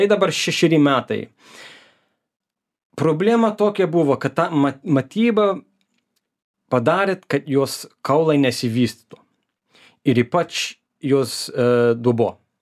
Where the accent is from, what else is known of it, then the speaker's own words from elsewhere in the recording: Melbourne, Victoria, Australia; aš tai iš Melbourne'o